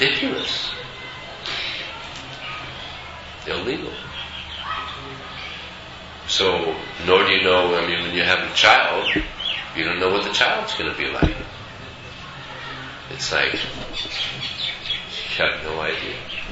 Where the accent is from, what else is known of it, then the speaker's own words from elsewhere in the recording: United States; Just like myself, I grew up in America, and at about 22 I went on a spiritual search